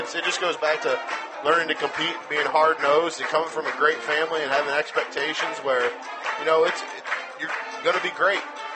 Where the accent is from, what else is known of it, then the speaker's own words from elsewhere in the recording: Ohio, United States; now in Loramie, United States; this is year four of living in Loramie. I'm from Northwest Ohio originally.